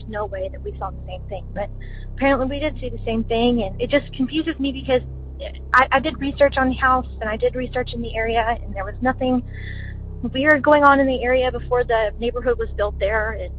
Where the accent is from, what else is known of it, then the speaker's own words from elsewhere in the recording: Houston, Texas, United States; I'm from Houston, Texas. I have a story about a childhood home that I grew up in down here in a suburb of Houston. It's actually called Atascocita.